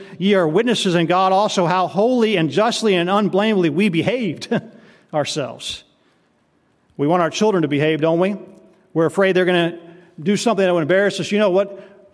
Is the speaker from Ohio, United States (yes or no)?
no; Tennessee, United States; I'm originally from Tennessee, and I think, man, that's a southern way to talk right there, you all.